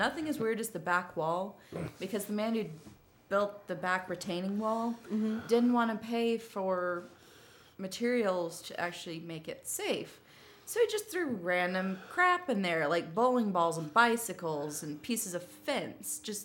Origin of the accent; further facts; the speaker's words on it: Colorado Springs, Colorado, United States; I grew up in Colorado Springs.